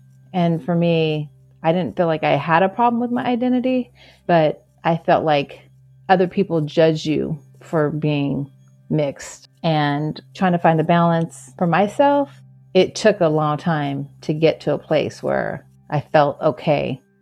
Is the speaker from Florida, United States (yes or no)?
no; San Diego, California, United States; also born or lived in Nevada City; I grew up in San Diego, and then I actually moved to a small town called Nevada City. It's in California.